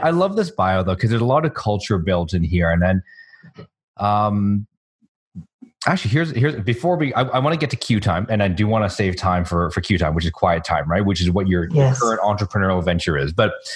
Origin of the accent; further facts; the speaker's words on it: Canada; born there; As a Canadian born citizen, you know, it's interesting because you experience a lot of stereotyping